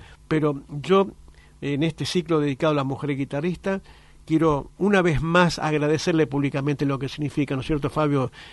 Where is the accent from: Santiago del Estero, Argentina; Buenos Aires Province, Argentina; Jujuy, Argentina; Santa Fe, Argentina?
Santa Fe, Argentina; ya que soy santafesino